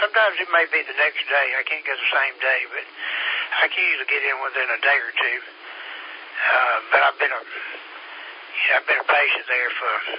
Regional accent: Harlem, New York, United States; So, I still go to a doctor in Harlem, in my hometown.

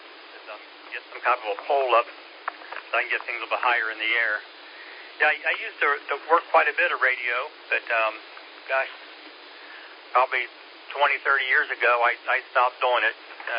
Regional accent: Cincinnati, Ohio, United States; moved away as an adult; also born or lived in Florida; now in South Carolina, United States; I'm originally from the Cincinnati area, but I left there when I was 25 and spent 37, 38 years in Florida, around Orlando area. And I came up here to South Carolina 8 years ago.

